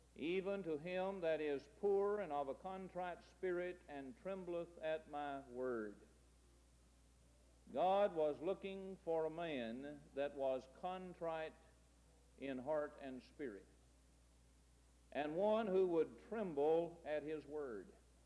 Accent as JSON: {"language": "English", "country": "United States", "said": "I believe America is the greatest country in the world. I'm glad I'm an American. I'm glad I live here."}